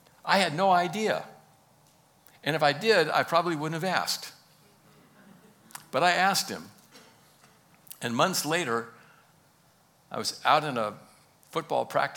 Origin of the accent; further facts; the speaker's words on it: California, United States; also born or lived in Bronx, New York; It's the Bronx, New York. So I was told. I was raised out in California. Both parents settled there after my dad had served in the military after World War II.